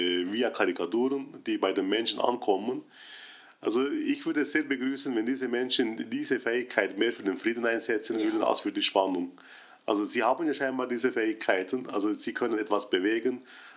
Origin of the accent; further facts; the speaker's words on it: Turkey; Noch in den früheren Jahren habe ich an verschiedenen interessanten Projekten in meinem Heimatland gearbeitet, in Ankara.